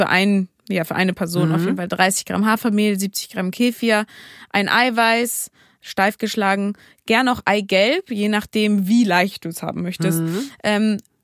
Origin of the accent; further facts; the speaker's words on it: Hamburg, Germany; auch als Hamburgerin natürlich wichtig.